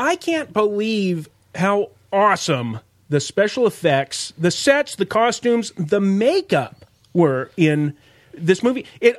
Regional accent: California, United States; I grew up in Southern California, and KTLA Channel 5 always showed Godzilla movies.

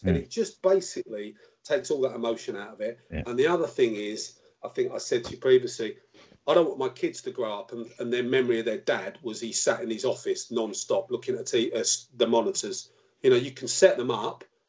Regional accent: London, United Kingdom; And for you to call me a northerner, when I'm born and bred in South London, I was mortified.

